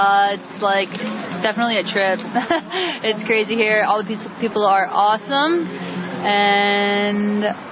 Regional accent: New Jersey, United States; now in Santa Cruz, United States; Originally, I'm from New Jersey, as is she. And then I moved to California last year to Tahoe, traveled around a bunch, and now I live here in Santa Cruz.

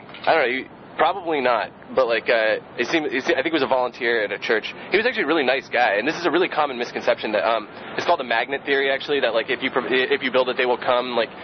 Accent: California, United States; I'm imported from Southern California.

